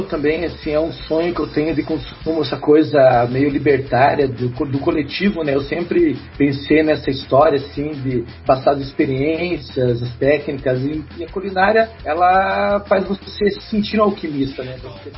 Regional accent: Paraná, Brazil; venho aí, né, do submundo musical da cidade, aí, né, das periferias da cidade. Venho aqui do bairro do Abranches, da Vila Krasinski.

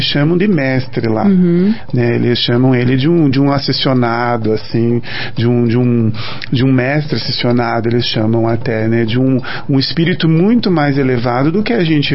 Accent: Brazil; Porque nós somos brasileiros, a gente sabe disso.

